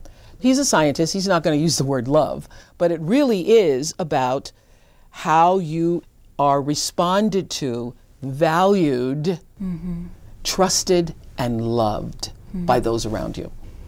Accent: Milwaukee, Wisconsin, United States; And I was struck by the story because it reminded me of my own childhood growing up in Milwaukee.

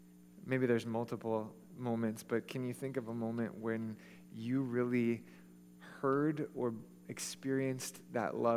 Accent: Hawaii, United States; but I grew up in Hawaii, which everyone's like, yay, Hawaii, it's so awesome

